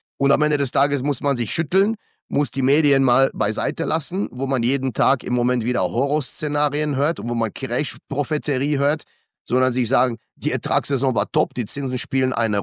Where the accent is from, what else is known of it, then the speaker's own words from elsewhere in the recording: Germany; moved away as an adult; now in Switzerland; die Schweiz ist meine Heimat geworden und ich liebe dieses Land. Aber nichtsdestotrotz schlägt auch noch ein deutsches Herz in meiner Brust. Ich bin dort aufgewachsen, ich habe dort studiert